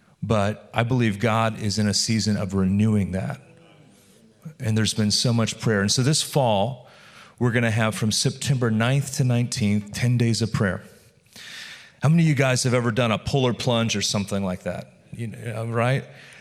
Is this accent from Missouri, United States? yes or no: yes; Missouri, United States; also born or lived in Chicago; I was from Chicago. I was born in Chicago. I grew up in Missouri, so I knew Moody was from Chicago.